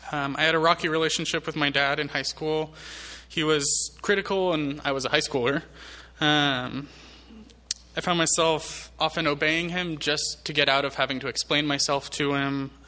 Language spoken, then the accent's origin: English; Brazil; I grew up in Brazil.